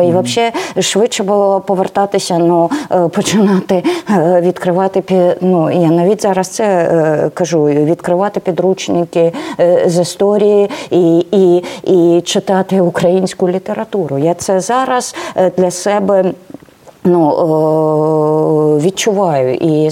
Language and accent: Ukrainian; Kramatorsk, Donetsk Oblast, Ukraine; born there; first language ru; Ukrainian is a second language; also born or lived in Dnipro / Crimea; дійсно була вихована на російській літературі, я дійсно російськомовна, і я народилась в Краматорську, потім був майже десь, Дніпропетровськ, де я навчалась, потім було 10 років я працювала в Криму. Середа моя була російськомовна